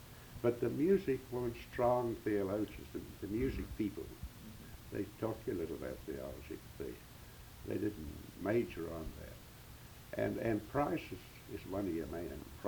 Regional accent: New Zealand; and I came from New Zealand, and I knew nothing of this tradition that was there.

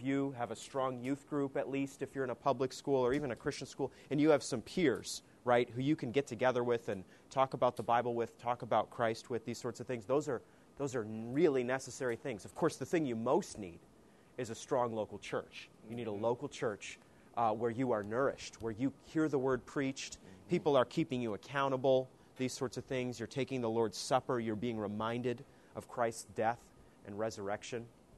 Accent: Maine, United States; So growing up in Maine, didn't have many influences in that direction, but heard this music and was just gripped by it

